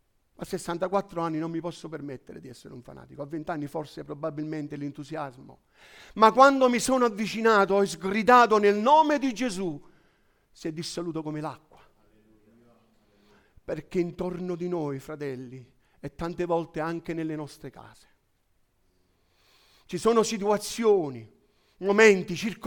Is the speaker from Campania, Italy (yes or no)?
yes; Naples, Campania, Italy; Da buon napoletano, è come se mi fosse mangiato un ragù.